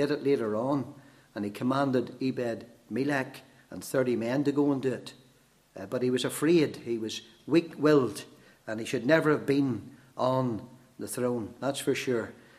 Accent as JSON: {"language": "English", "town": "Lurgan", "region": "Northern Ireland", "country": "United Kingdom", "said": "I come from Lurgan"}